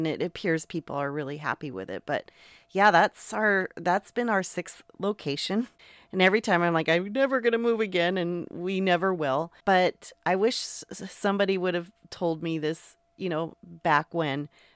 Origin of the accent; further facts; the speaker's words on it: Portland, Oregon, United States; I was born and raised in Portland, but I spent every month of August with my family in Seaside.